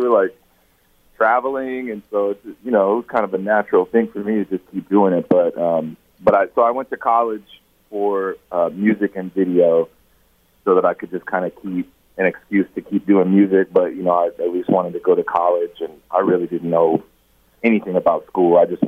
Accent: Texas, United States; also born or lived in Ohio; I was born in Ohio, but I was raised in Texas. So that's where I've been at since I was a little kid. I'm glad we moved to Texas.

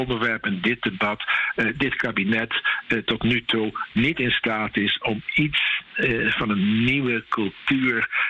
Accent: Rotterdam, South Holland, Netherlands; Want ik ben Rotterdammer, ik woon in Rotterdam, zoals jullie weten.

